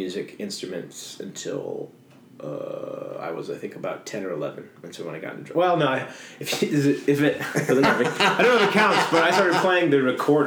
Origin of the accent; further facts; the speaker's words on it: Ketchum, Idaho, United States; I grew up in Ketchum, Idaho.